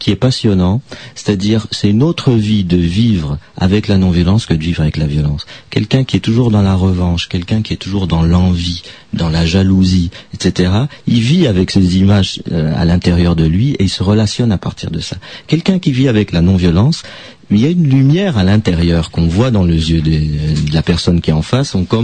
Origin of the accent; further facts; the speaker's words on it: Île-de-France, France; Moi je vais parler des communes ici en Seine-Saint-Denis, enfin, parce que moi, je suis de Seine-Saint-Denis, la commune où je suis